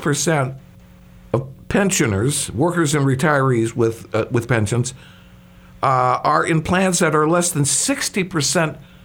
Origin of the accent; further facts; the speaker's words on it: Illinois, United States; like my home state of Illinois